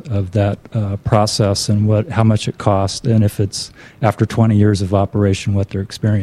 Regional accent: Morro Bay, California, United States; I'm from Morro Bay.

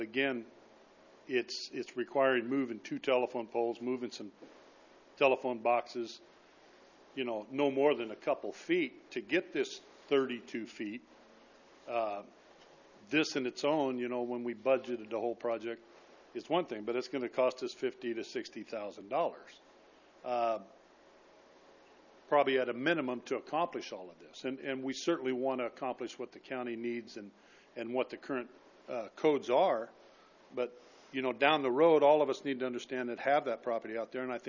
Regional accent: Paso Robles, California, United States; I was born and raised in Paso Robles.

